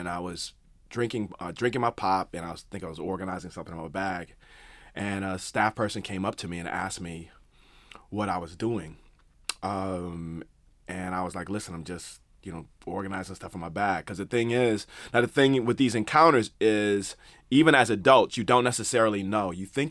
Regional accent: Detroit, Michigan, United States; I'm from Detroit. It's pop.

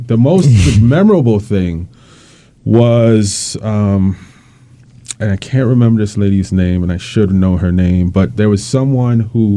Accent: Jamaica; So I came up with the being Jamaican and being a fan

